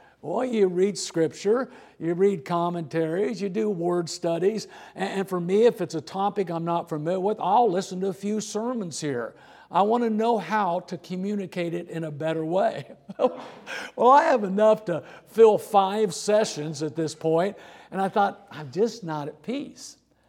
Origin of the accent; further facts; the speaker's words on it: Muncie, Indiana, United States; now in South Carolina, United States; I grew up around Muncie, Indiana. Hoosier Hick, homebred folks. I know how to communicate to you people.